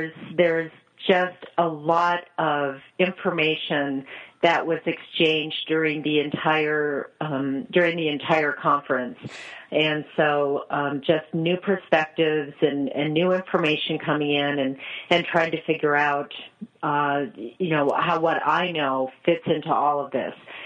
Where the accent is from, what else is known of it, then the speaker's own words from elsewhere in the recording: Montana, United States; I'm originally from Montana. I was born and raised in Montana.